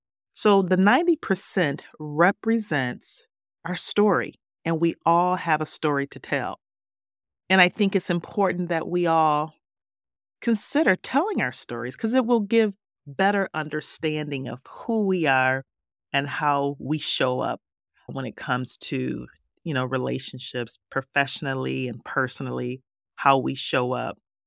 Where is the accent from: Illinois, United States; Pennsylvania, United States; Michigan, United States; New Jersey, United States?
Michigan, United States; Detroit; When I was growing up on Detroit's West Side on Roberson Street, I was considered the neighborhood counselor.